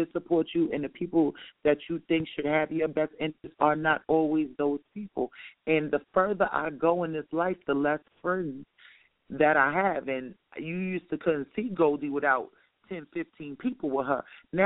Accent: Yonkers, New York, United States; I'm from Yonkers. Everybody knows me.

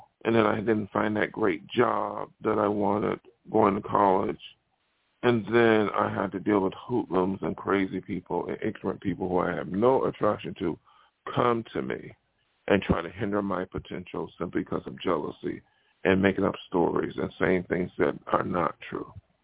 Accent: Buffalo, New York, United States; now in California, United States; So when I came to California from New York, which is very open-minded, New York State, not New York City, but Buffalo, and then come out here

